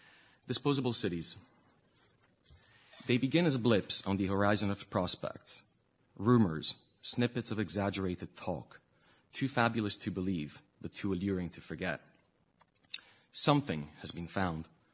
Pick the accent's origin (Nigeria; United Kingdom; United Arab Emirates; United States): United Arab Emirates; Abu Dhabi; I'm of mixed parentage, I find the easiest thing to say about my background, really, and this is by way of introduction, is that I'm from Abu Dhabi. As in, I like to think of myself as specifically from a city rather than from a country.